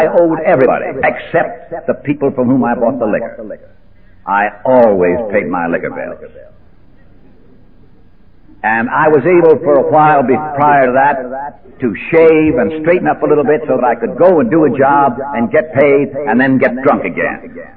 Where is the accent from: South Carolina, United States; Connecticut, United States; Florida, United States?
Connecticut, United States; Hartford; I went back to Hartford again. As I say, I kept going back and forth to my hometown of Hartford.